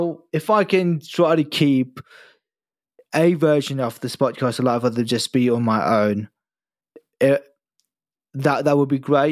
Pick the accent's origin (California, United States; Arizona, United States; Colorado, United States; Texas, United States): Texas, United States; born there; I was born in Texas, so I'm an American citizen. So yes, my country is United States of America.